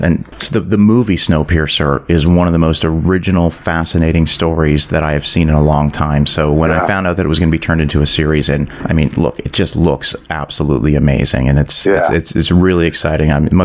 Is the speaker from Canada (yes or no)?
yes; Canada; I say that as, you know, a little biased as a Canadian